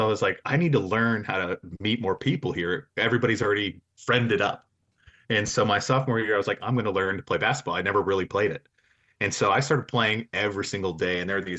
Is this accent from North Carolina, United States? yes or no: yes; Wilmington, North Carolina, United States; I grew up mostly in Wilmington, North Carolina from 11 to 17.